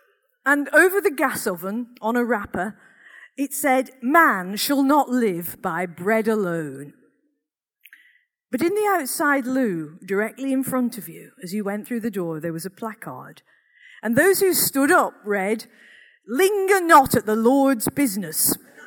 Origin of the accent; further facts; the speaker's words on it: Accrington, North West England, United Kingdom; how it was growing up in Accrington in the 1960s and 70s in a world that was frankly bonkers.